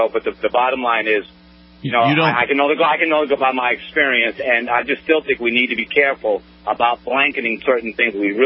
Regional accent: Brooklyn, New York, United States; I'm from Brooklyn, New York.

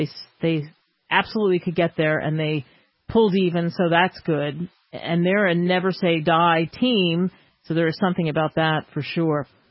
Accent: New Jersey, United States; Here's one from Kevin listening to us in the Garden State. Oh, my home state.

